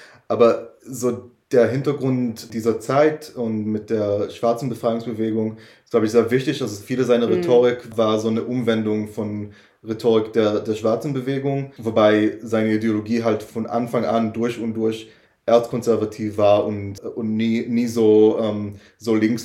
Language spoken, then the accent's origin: German; Jerusalem, Jerusalem District, Israel; seit meiner Kindheit in Jerusalem, wo der Kahanismus sehr stark ist